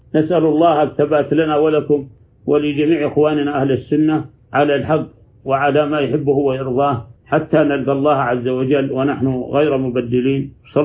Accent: Saudi Arabia; اجتماع الكلمة عندنا في السعودية وفي كل مكان.

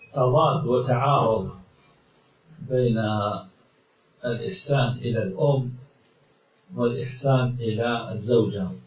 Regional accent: Algeria; هذا عندنا في الجزائر،

